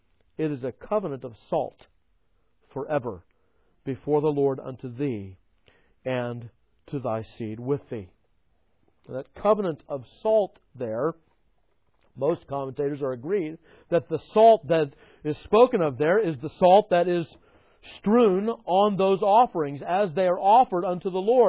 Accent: California, United States; I remember this growing up in Southern California, is very popular, more popular than here because the summer evenings are much more pleasant than they are here.

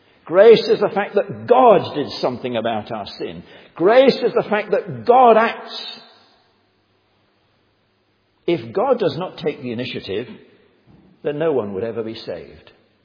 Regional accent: Leicester, East Midlands, United Kingdom; Leicester, my hometown where I come from

